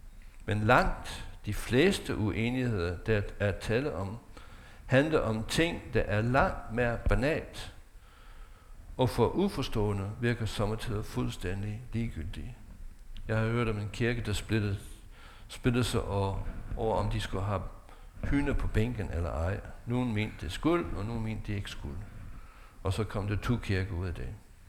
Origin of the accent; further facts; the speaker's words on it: United States; for andre verdens dele lige nu, fordi jeg stammer fra USA.